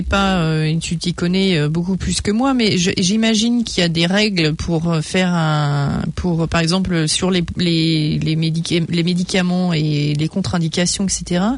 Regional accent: France; born there; je suis née en France, j'ai vécu forcément plus de 6 mois.

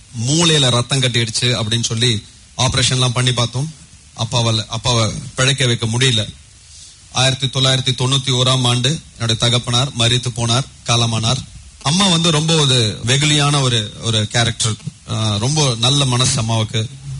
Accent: Kota, Rajasthan, India; என்னுடைய சொந்த ஊர் ராஜஸ்தான், கோட்டா என்ற பகுதியை சேர்ந்தவன். எங்களை வந்து ராஜபுத்திர வம்சத்தை சேர்ந்தவர்கள் அப்படின்னு சொல்லுவாங்க, ராஜ்புத் அப்படின்னு சொல்லுவாங்க.

